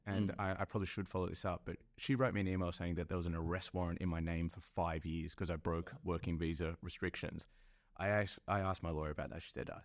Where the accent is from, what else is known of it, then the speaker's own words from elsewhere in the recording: Sydney, New South Wales, Australia; I grew up in Western Sydney. I just wasn't exposed to that.